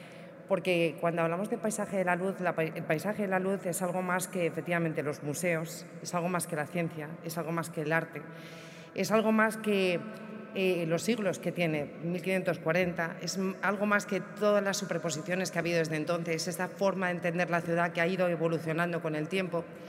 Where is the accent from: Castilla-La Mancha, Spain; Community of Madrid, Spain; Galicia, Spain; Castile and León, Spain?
Community of Madrid, Spain; Madrid; la mayor parte de nosotros somos madrileños